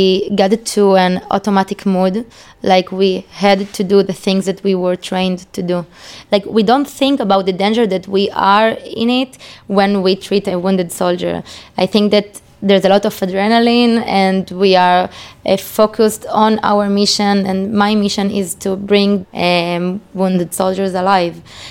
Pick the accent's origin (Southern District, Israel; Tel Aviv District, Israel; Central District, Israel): Southern District, Israel; Beersheba; also born or lived in Argentina; I was born in Argentina, and I made the Aliyah to Israel when I was 7 years old. And I grew up in Be'er Sheva, in the south of the country.